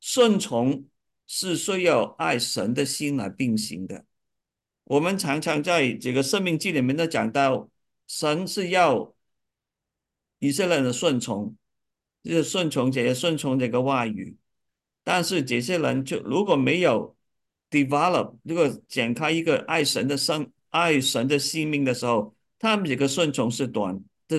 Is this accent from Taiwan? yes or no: no; China; 我们中国人有句话，就是以德服人者亡，以利服人者霸。